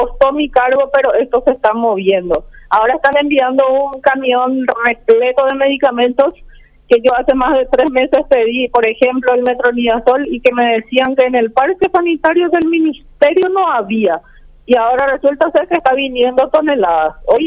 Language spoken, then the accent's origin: Spanish; Puerto Olimpo, Alto Paraguay, Paraguay; also born or lived in Cuba; Yo soy de Puerto Olimpo, nací, crecí, me fui y me gradué en la mejor universidad de Cuba